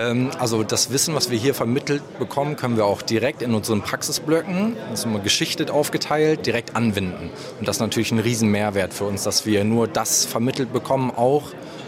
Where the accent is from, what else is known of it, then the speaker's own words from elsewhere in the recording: Oldenburg, Lower Saxony, Germany; now in Scharbeutz, Germany; ich komme gebürtig aus Oldenburg, derzeitig wohnhaft in Scharbeutz. Ich habe hier in Warnemünde mein Patent gemacht